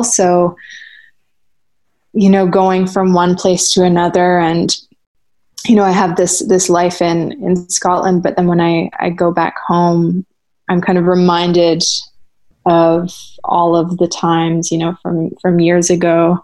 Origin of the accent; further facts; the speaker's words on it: Fredericton, New Brunswick, Canada; has always been kind of my second home, even growing up in Canada. But then, you know, Fredericton, New Brunswick is also still very much my home. You know, the whole time that I grew up and was in university, I lived in the house that I grew up in.